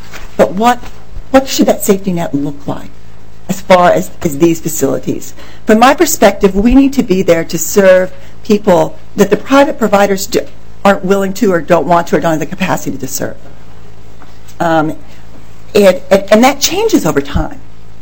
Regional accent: the South, United States; I'm from the South. Usually people think I speak too slowly.

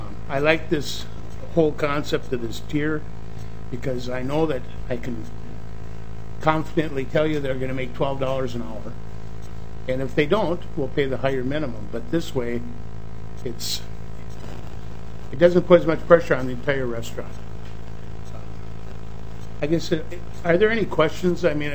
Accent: Clearwater, Minnesota, United States; I'm from Clearwater, Minnesota. If anybody knows where that is, I'm 94.

